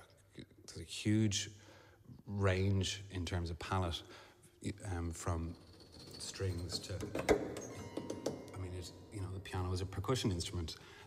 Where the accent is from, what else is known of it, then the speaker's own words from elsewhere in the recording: Ireland; growing up as an Irish Catholic, you know, with a faith that spends a lot of its time regretting the past